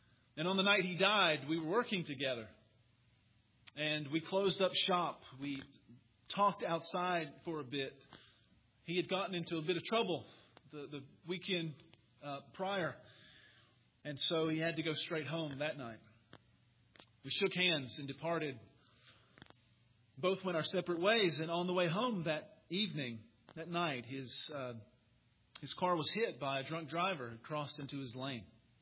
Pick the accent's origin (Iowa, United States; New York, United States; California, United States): New York, United States; this week, we were in my hometown, in Nassau County, for a funeral.